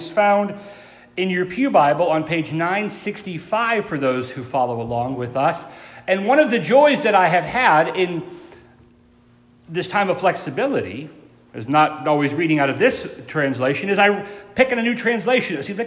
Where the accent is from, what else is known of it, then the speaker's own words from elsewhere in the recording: Ashland, Ohio, United States; I went to a private Christian school growing up in Ashland, Ohio.